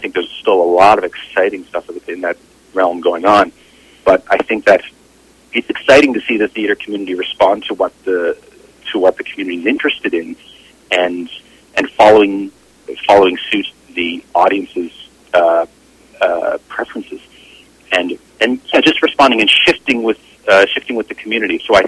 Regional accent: Newfoundland and Labrador, Canada; the experience of being a Newfoundlander and the cultural experience that comes with that I could bring back to Vancouver

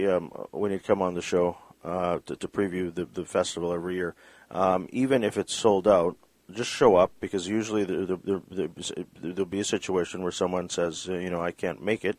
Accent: Philippines; and being Filipino, naturally, I wanted

